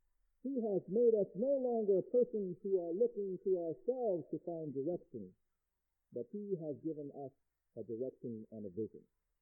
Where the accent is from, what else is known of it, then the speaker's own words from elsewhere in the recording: Philadelphia, Pennsylvania, United States; There is a hymn that I first learned as a small boy growing up in Philadelphia, Pennsylvania